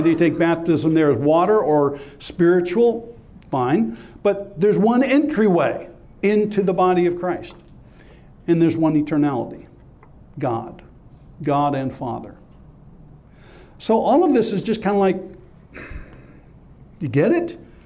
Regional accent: California, United States; I was brought up a pagan in California in the hippie movement.

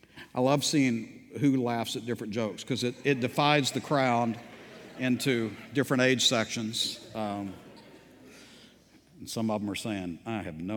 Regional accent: United States; There once was a time that when I was growing up in America, you could actually assume that most people understood that there was a sovereign and righteous God

